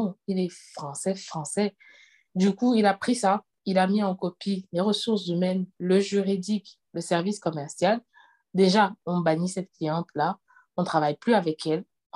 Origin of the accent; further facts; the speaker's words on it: Cameroon; moi je suis camerounaise, je viens du Cameroun.